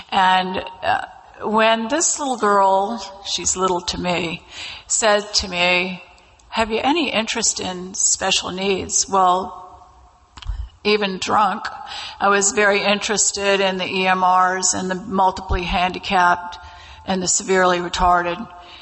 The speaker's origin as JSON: {"language": "English", "region": "Virginia", "country": "United States", "said": "this man behind me goes, where are you from? And I said, Virginia."}